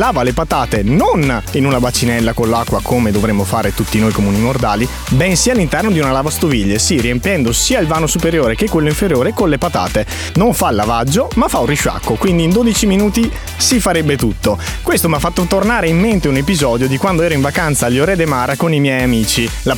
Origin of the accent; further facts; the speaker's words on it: Veneto, Italy; ho 30 anni e vengo dalla provincia di Verona.